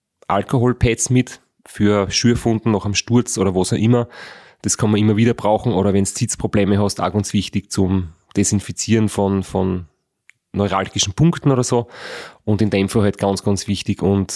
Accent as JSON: {"language": "German", "country": "Austria", "said": "Da ist eigentlich die Hundethematik nicht viel anders wie bei uns in Österreich, so wie ich es bisher erlebt habe."}